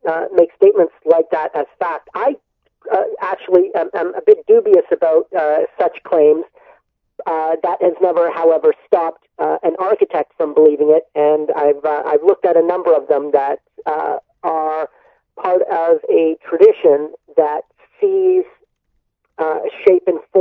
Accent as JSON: {"language": "English", "town": "Winnipeg", "region": "Manitoba", "country": "Canada", "tie": "born or raised there", "said": "a legislative building in my hometown of Winnipeg."}